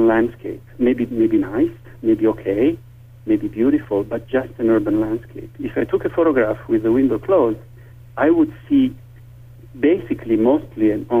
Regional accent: Milan, Lombardy, Italy; I wish I could now go back to, you know, the apartment where I grew up in Milan

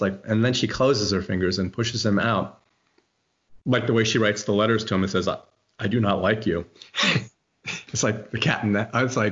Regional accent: United States; And the other thing is, since I'm American

